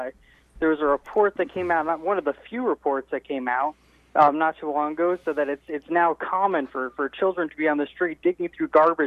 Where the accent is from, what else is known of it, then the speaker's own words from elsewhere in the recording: New Jersey, United States; I hail from New Jersey.